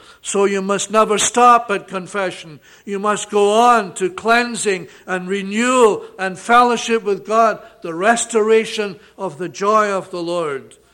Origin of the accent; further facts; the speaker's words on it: Scotland, United Kingdom; And I come from Scotland